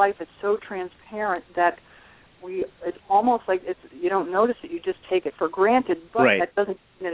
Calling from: New York, United States; I'm in the Catskill Mountains.

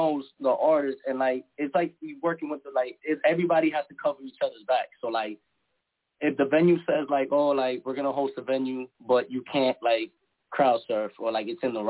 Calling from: Boston, Massachusetts, United States; I'm calling from Boston.

